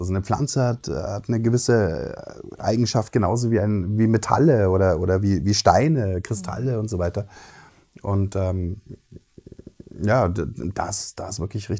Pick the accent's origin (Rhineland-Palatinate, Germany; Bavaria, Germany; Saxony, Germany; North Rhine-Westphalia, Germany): Saxony, Germany; wir kommen aus Sachsen, ja. Erzgebirge, ja.